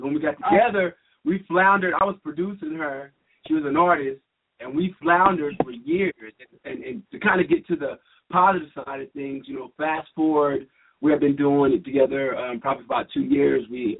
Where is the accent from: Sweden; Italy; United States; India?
United States; Texas; moved away; because I'm from Texas originally, you move from Texas, you move to L.A.